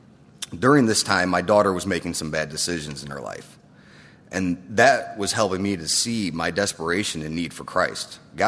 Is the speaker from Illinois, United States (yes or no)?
yes; Chicago, Illinois, United States; also born or lived in Texas; I was born in Texas and raised in Chicago. My father was a Southern Baptist, but was out of my life before I can really remember. My mom was a Catholic